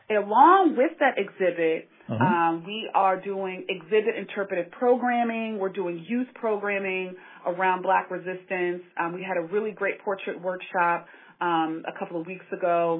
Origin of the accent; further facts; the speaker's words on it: Bridgeport, Connecticut, United States; now in Baltimore, United States; I'm not. I hail from Bridgeport, Connecticut. I lived in the DMV for a number of years, and right now I live in Baltimore City